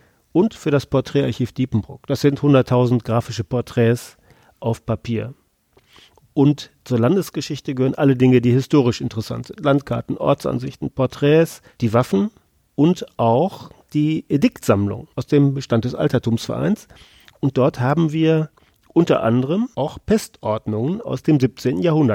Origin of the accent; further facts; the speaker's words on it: Münster, North Rhine-Westphalia, Germany; ich bin schon als 7-Jähriger nach Münster gekommen. Ich bin hier zur Schule gegangen, zur Universität